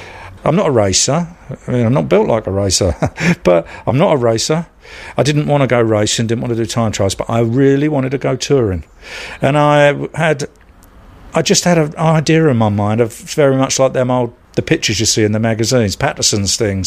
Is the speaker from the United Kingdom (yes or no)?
yes; Bermondsey, London, United Kingdom; So we moved from Bermondsey, where I was born and grew up, to Kensington.